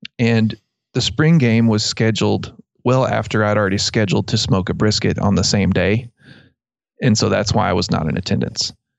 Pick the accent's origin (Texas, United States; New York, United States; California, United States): Texas, United States; Abilene; because I grew up in around Abilene, and that was, you know, that's, people use Mesquite a lot.